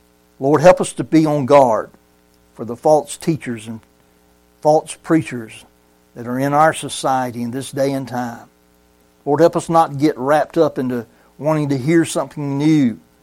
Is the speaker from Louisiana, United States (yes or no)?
no; Brunswick, Georgia, United States; I grew up in Sterling Baptist Church in Brunswick, Georgia. Just a little country church, you know, out there on the outskirts of Brunswick. And a little community called Sterling.